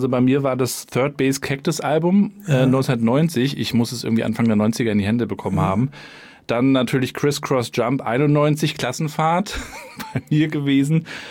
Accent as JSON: {"language": "German", "town": "Rostock", "region": "Mecklenburg-Vorpommern", "country": "Germany", "tie": "born or raised there", "said": "ich bin ja in der DDR noch aufgewachsen, in Rostock"}